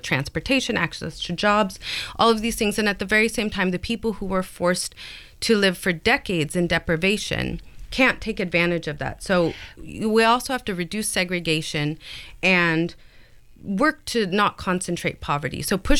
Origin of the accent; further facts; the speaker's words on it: Newport, Oregon, United States; I'm from the coast. I'm from Newport, Oregon.